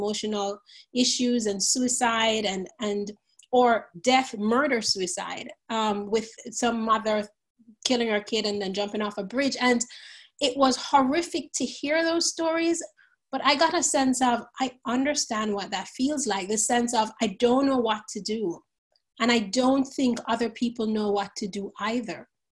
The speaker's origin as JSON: {"language": "English", "country": "Jamaica", "lives_now": "United States", "said": "I'm from Jamaica in the West Indies, not Jamaica, Queens in New York, but I live in upstate New York right now."}